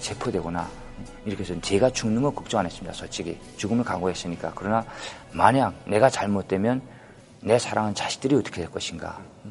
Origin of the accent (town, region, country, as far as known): North Korea